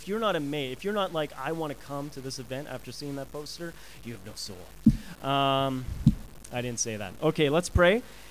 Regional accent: Canada; I'm Canadian. I'm sorry.

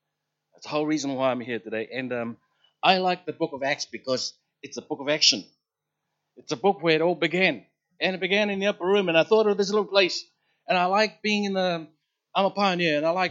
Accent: Niue; born there; I was born in Niue in the bush somewhere, and I don't want to go there to talk about that past.

